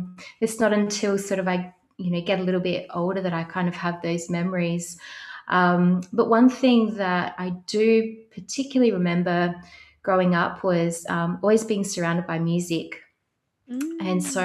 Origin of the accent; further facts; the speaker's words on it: Adelaide, South Australia, Australia; So I've always lived in the northeastern suburbs of Adelaide. I haven't really ventured too far from this area at all. I quite enjoy being in this area. I've always been lucky enough to live quite close to Linear Park.